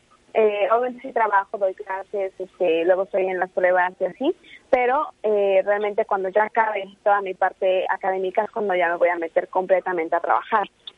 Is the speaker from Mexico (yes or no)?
yes; Mexico; venir a México y aplicar todo lo que aprendí aquí en mi país